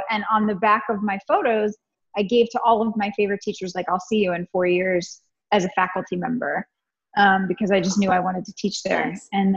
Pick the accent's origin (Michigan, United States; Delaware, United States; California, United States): Delaware, United States; also born or lived in Pennsylvania; So I'm an East Coast girl. I'm from Delaware. I was born in Pennsylvania and I was raised in Delaware.